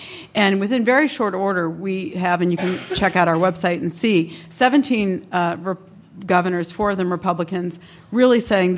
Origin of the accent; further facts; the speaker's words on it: New Orleans, Louisiana, United States; thank my best friend from growing up in New Orleans, Alba, who lives here now, who grew up across the street from me, in an area very much affected and drowned by Katrina.